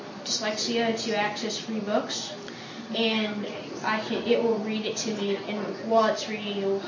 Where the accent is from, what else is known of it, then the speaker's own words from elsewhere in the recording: Austin, Texas, United States; I'm from Austin, Texas.